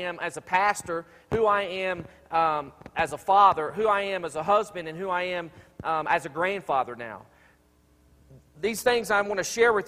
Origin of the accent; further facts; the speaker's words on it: Columbus, Ohio, United States; moved away as an adult; And I'm from Columbus, Ohio.